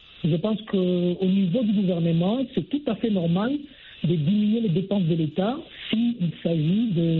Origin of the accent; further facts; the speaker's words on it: DR Congo; c'est chez nous en RDC